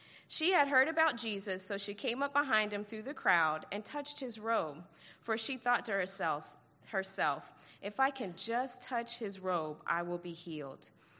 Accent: Roswell, Georgia, United States; I was raised right here in Roswell, in Alpharetta. I went to Milton High School.

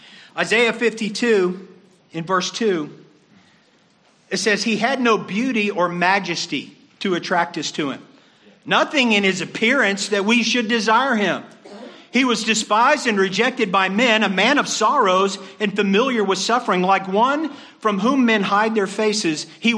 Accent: Miami, Florida, United States; I grew up in Miami, and I used to be best friends with a guy named Keith Block.

